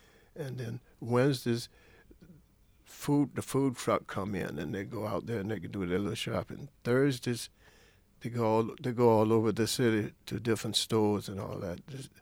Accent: Florida, United States; now in Rochester, United States; I was born and raised in Florida, and I came to this great city called Rochester

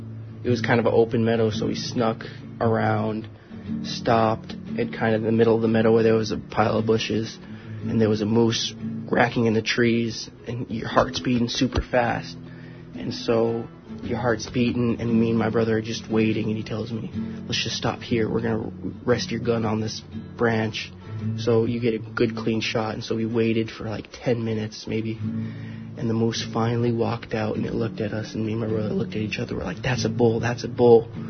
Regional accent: Bethel, Alaska, United States; I'm a senior from Bethel, Alaska. And for all of you wondering, it is in the southwest region. It is along the Kuskokwim River.

